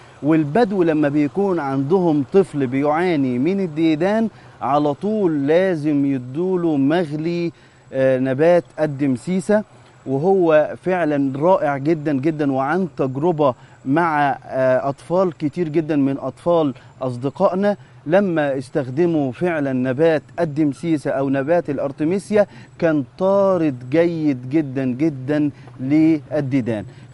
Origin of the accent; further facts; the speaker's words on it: Egypt; يعني إحنا مثلا عندنا في بلدنا مصر على سبيل المثال